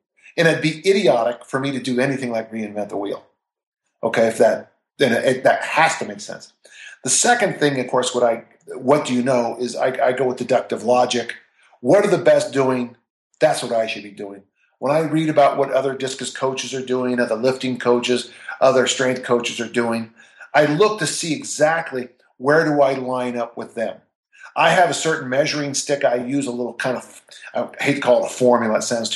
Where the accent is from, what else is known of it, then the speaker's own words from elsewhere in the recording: California, United States; born there; now in Utah, United States; I was born in California. I live in Utah.